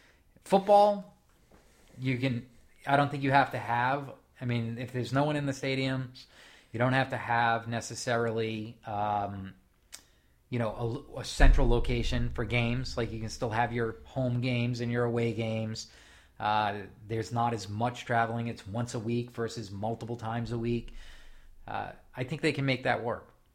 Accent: New England, United States; Like, I mean, we grew up in New England.

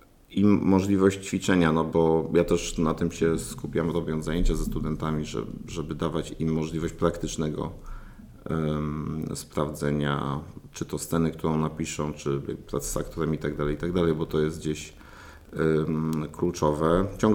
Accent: Katowice, Silesian Voivodeship, Poland; przez to, że ja jestem z Katowic, więc tu bywałem

